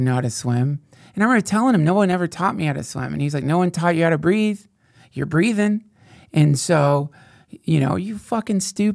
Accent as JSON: {"language": "English", "region": "Georgia", "country": "United States", "tie": "born or raised there", "said": "Coastal Georgia."}